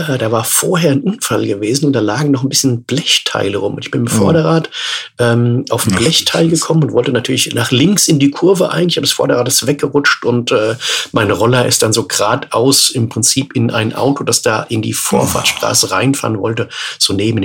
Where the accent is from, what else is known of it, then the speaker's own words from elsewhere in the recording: Groß-Gerau, Hesse, Germany; Also ich komme ursprünglich aus Groß-Gerau